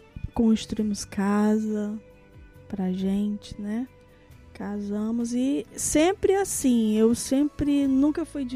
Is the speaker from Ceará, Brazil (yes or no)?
yes; Nova Russas, Ceará, Brazil; also born or lived in Rio de Janeiro; Aqui em Nova Russas, né? Que eu sou de Nova Russas.